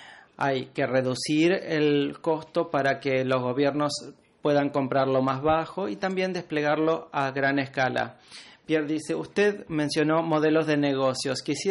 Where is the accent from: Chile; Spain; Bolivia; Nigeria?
Nigeria; Abuja, Federal Capital Territory; Spanish is a second language; soy de Abuja, Nigeria